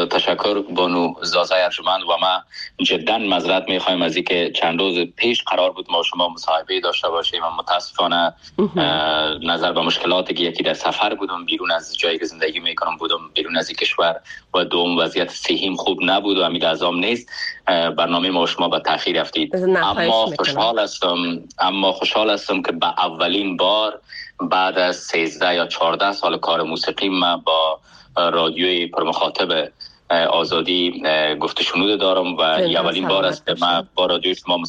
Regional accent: Afghanistan; moved away as an adult; من نیم عمرم یعنی از 30 سال بیشتر عمرم در افغانستان عزیز جایی که زادگاه من است در اونجا سپری شده

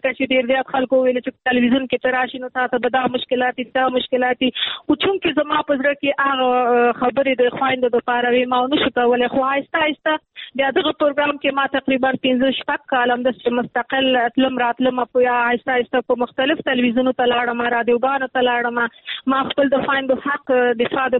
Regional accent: Nangarhar, Afghanistan; زه د ننګرهار یم

